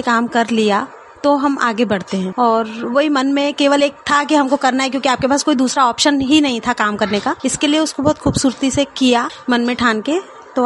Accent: Khandwa, Madhya Pradesh, India; खंडवा के रहने वाली हूँ।

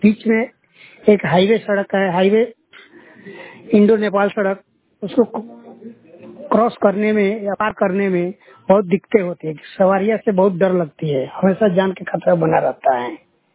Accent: Dhamora, Bihar, India; ग्राम धमोरा, पंचायत राज धमोरा, पश्चिमी चंपारण का रहने वाला हूँ।

